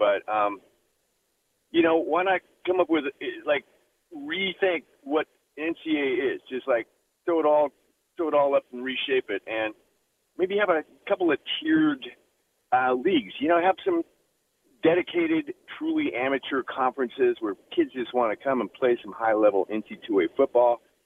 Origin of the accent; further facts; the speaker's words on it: Denver, Colorado, United States; I grew up in Denver, Colorado in the 60s before, you know, the Broncos, when they were in the AFL still